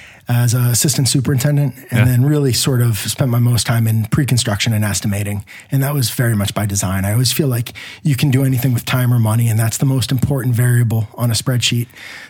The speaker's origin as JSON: {"language": "English", "town": "Saddle River", "region": "New Jersey", "country": "United States", "tie": "born or raised there", "said": "No, I grew up in North Jersey."}